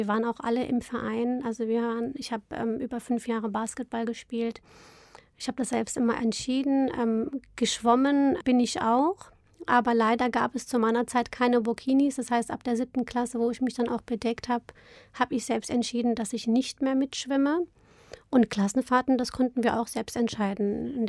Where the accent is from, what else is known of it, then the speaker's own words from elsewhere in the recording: Rüsselsheim, Hesse, Germany; also bis zu meinem 6. Lebensjahr waren wir in einer 2,5-Zimmer-Wohnung